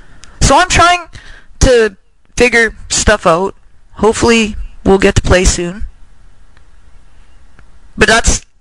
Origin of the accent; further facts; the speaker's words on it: Canada; No. I'm Canadian. We can't have guns. It's illegal.